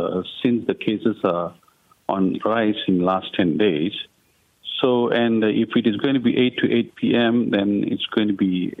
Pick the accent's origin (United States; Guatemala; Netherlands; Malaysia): Malaysia; No, normally, as a Malaysian, mostly if you see other than Chinese, Indians and Malay, they have a practice of having dinner after 8 p.m.